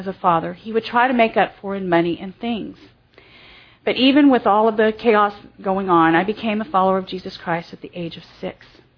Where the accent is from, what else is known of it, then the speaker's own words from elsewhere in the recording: Dallas, Texas, United States; I was born in Dallas, Texas, and was raised a PK until I was 2.